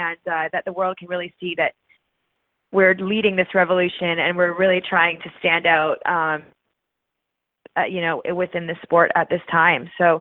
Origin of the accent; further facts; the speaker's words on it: Victoria, British Columbia, Canada; Yeah, we're actually both from the same town, hometown, too. We're both from Victoria, BC.